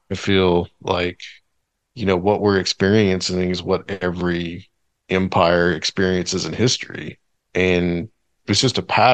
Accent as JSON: {"language": "English", "region": "the South", "country": "United States", "tie": "born or raised there", "said": "And I think just growing up in the South, period."}